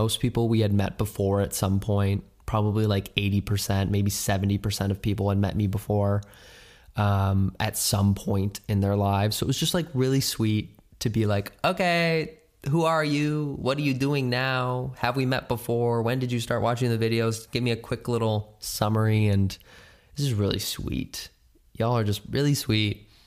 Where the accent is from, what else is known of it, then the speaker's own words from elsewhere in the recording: Minnesota, United States; the Minnesota stop because it's my home state. I got to see, my whole family was going to be there.